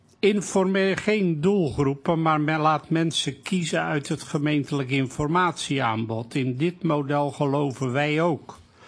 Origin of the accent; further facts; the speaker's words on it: Rotterdam, South Holland, Netherlands; born there; Het initiatief van mijn geboortestad, www.rotterdamveilig.nl